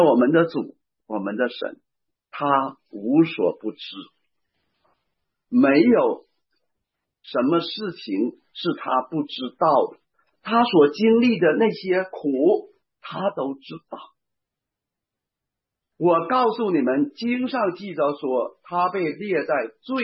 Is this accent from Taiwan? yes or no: no; China; 我们从大陆来的，特别我那个年代，可能大家会有这个印象啊